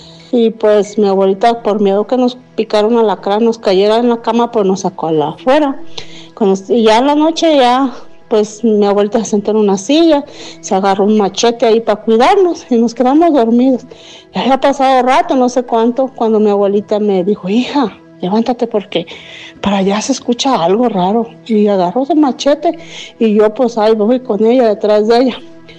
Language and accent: Spanish; Talpa de Allende, Jalisco, Mexico; now in Colorado, United States; Soy originaria de Talpa de Allende, Jalisco, pero radico en Colorado.